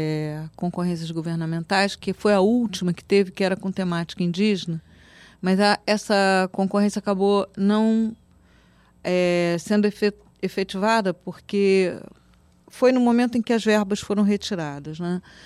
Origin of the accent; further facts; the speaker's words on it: Rio de Janeiro, Brazil; E a gente é do Grajaú, a gente é da zona norte do Rio, né?